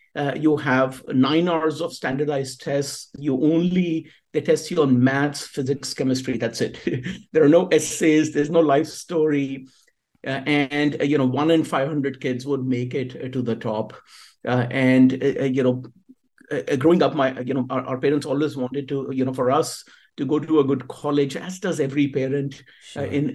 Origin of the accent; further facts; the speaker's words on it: India; But then, growing up in India, and India is again very different.